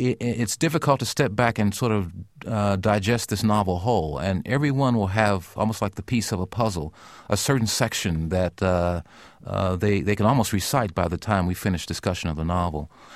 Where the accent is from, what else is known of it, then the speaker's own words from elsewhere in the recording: Middletown, Ohio, United States; Well, I grew up in Middletown, Ohio. It's only a half hour from Cincinnati.